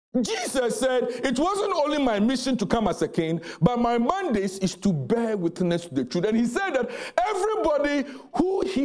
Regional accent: Ghana; I know from my home country in Ghana

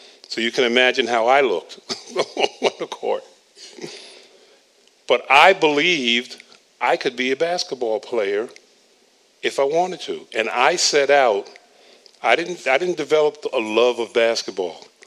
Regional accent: New York, United States; I know it's hard to believe growing up in New York, but until I was a freshman in high school, I didn't know what a basketball was.

